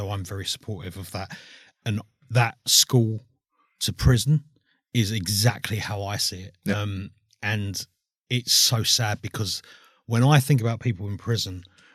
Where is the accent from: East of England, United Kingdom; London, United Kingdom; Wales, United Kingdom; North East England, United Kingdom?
London, United Kingdom; Croydon; I'm from Croydon originally.